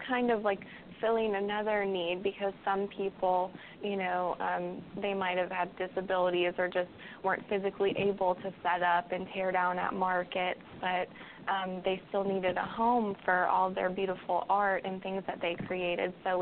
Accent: Orlando, Florida, United States; Well, I grew up in Orlando, Florida

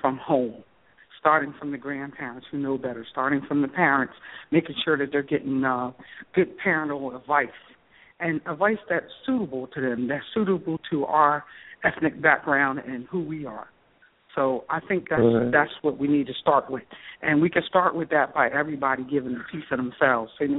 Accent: New Jersey, United States; I'm Christy's friend, and I called last week, and I'm from New Jersey.

